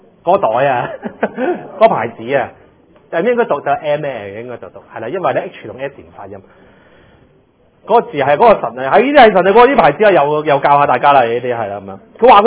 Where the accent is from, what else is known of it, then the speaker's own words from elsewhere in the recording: China; 佢就会指我哋中国人最多有一句说话就话、是。拜得神多，自有神庇佑。